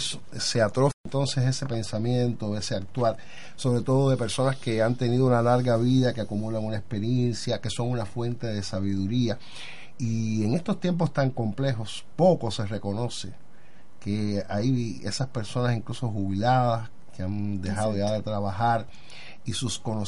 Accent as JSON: {"language": "Spanish", "country": "Cuba", "said": "todo lo que nos caracteriza como cubanos"}